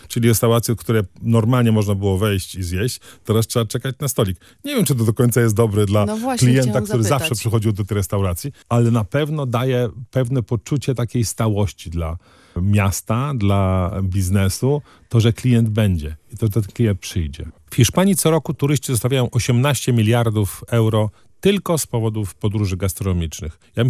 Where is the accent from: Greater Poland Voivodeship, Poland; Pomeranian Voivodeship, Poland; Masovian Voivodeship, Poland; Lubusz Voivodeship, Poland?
Pomeranian Voivodeship, Poland; Jestem jako Pomorzanin dumny z tego, że przewodnik wchodzi na Pomorze.